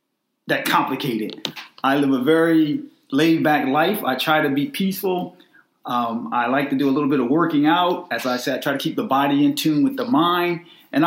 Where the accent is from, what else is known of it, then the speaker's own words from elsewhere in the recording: Delaware, United States; moved away as an adult; Like she said … I'm originally from Delaware. And I made my way down to Florida, where I joined the military.